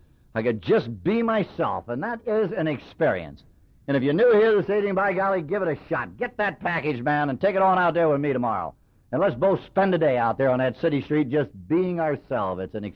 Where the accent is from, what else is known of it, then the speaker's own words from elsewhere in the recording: Los Angeles, California, United States; born there; I'm an Irish-Italian. Born in East L.A.